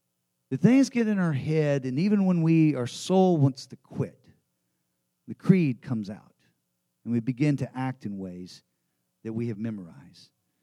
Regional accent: Texas, United States; And they would always say, just give them your wallet. But I'm from Texas.

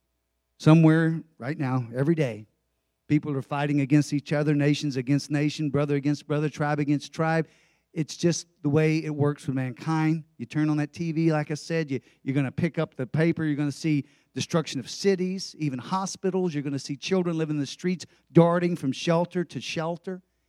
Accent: Vietnam; I grew up in the Vietnam War. I never knew anything other than war.

